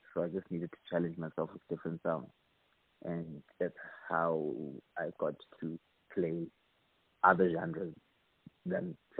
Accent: Soweto, Gauteng, South Africa; I'm born and bred in Soweto, Pimville.

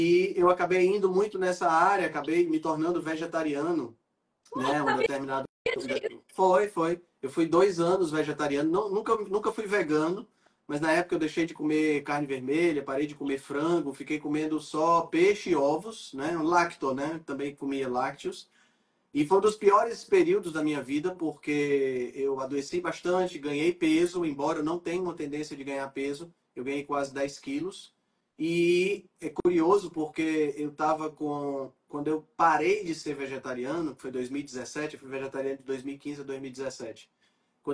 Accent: Fortaleza, Ceará, Brazil; Eu sou daqui de Fortaleza.

